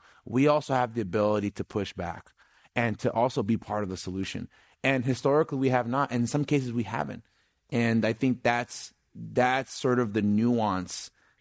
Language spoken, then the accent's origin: English; East Palo Alto, California, United States; and even growing up in East Palo Alto, you have this sense of the man